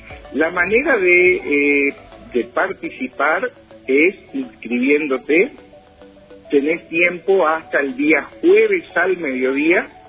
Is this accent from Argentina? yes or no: yes; Posadas, Misiones, Argentina; Nosotros los dos somos de Posadas y buscábamos una nueva posibilidad de vida, con mayor calidad de vida, y decidimos comprar una chacra.